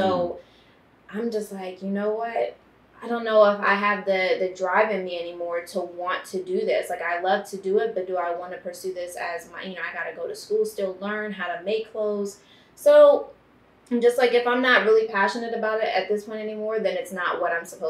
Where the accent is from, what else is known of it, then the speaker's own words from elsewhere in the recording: Baltimore, Maryland, United States; I'm from Baltimore, Maryland.